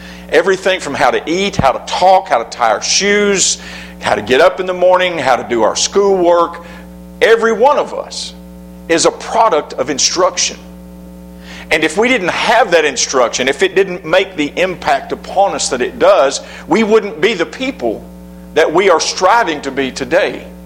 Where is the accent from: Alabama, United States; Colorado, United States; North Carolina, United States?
Alabama, United States; born there; I'm an old man, and I repeat myself a lot. So I'll use, and I was born in Alabama, so I'll use that as my excuse today.